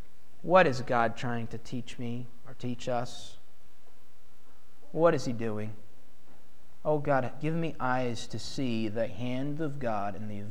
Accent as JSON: {"language": "English", "region": "Pennsylvania", "country": "United States", "said": "She from the Finger Lakes area of New York. I'm from Central Pennsylvania."}